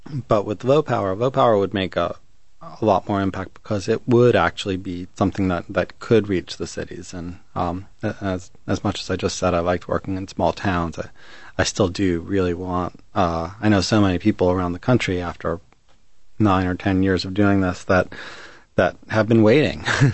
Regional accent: Brooklyn, New York, United States; now in Philadelphia, United States; I'm from Brooklyn originally. I live in Philadelphia. I'm kind of a big city sort of a person.

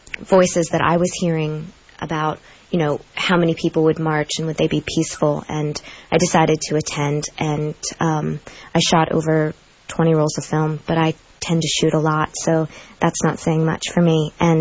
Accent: United States; For me, for example, I'm an American, and I'm a fourth or fifth generation American, but I'm a mutt.

